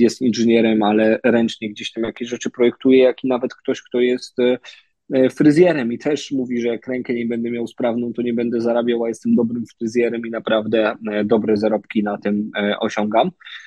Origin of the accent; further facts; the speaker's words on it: Pomeranian Voivodeship, Poland; ja akurat jestem z Trójmiasta